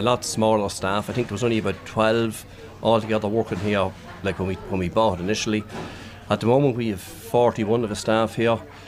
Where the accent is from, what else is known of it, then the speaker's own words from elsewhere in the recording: Cavan, Ulster, Ireland; I was originally from Cavan, so he came down and picked me up and take me over.